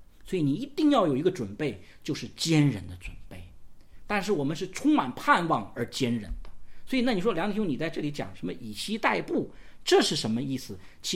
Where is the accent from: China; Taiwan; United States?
China; 有另外一个我们中国人更熟悉的宣教士叫戴德生